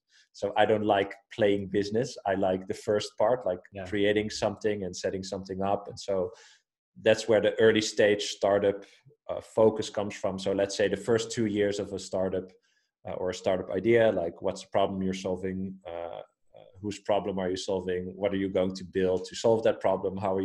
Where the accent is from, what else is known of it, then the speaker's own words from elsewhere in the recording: Amsterdam, North Holland, Netherlands; I'm from Amsterdam.